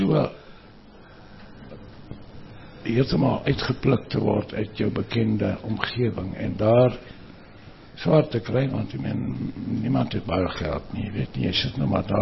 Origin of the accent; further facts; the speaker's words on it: Mpumalanga, South Africa; die Laafveld het my gaan sit nog voor my geboorte en hy sit nog steeds daar. Het is een wonderlijke landschap en het is een wonderlijke plek, is Eden.